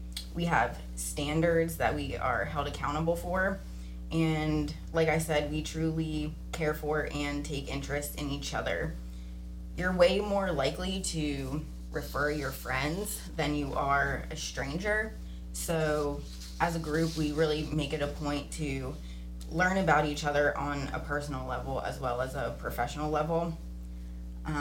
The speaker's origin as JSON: {"language": "English", "region": "Pennsylvania", "country": "United States", "lives_now": "Effingham, United States", "said": "I've lived in Effingham since 2018. I'm originally from Pennsylvania, but Effingham is where I've really flourished"}